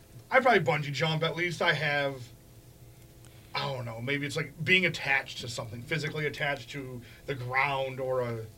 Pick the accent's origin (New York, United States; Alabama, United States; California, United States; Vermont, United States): Alabama, United States; Homewood; I grew up in Homewood. My favorite pizza is Aurelio's, like the sweetest there is.